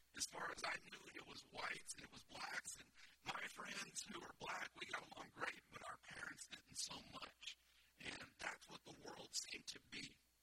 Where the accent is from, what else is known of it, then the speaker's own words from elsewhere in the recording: Tennessee, United States; also born or lived in Michigan; You know where I grew up. It's a small town in Tennessee. I was born originally in Michigan.